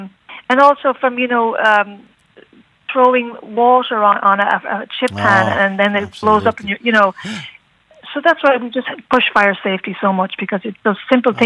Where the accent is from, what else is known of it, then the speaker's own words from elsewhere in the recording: Galway, Connacht, Ireland; now in Boston, United States; Well, I grew up in Galway and I left in 1994.